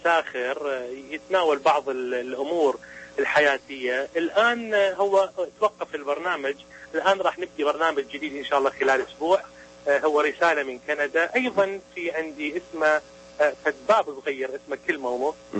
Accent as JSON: {"language": "Arabic", "country": "Iraq", "moved": "yes", "lives_now": "Turkey", "said": "يعني في تركيا ورا ما طلعت من العراق ورا ما هربنا من العراق يعني وصلت إلى تركيا"}